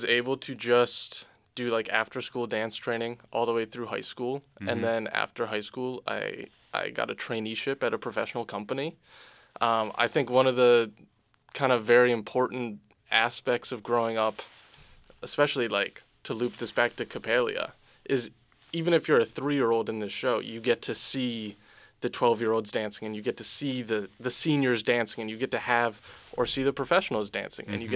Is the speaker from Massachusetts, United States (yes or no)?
yes; Massachusetts, United States; now in Indianapolis, United States; I'm coming from Indianapolis. I dance professionally with the Indianapolis Ballet, but I am originally from Massachusetts.